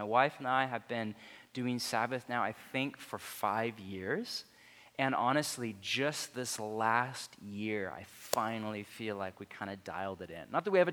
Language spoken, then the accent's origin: English; United States; We're American, of course. This is Portland.